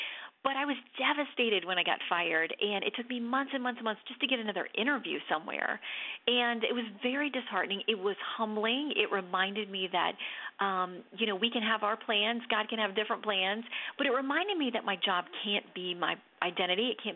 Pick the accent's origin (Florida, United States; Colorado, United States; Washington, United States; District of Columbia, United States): Florida, United States; I'm born and bred in Florida. I would love to have stayed there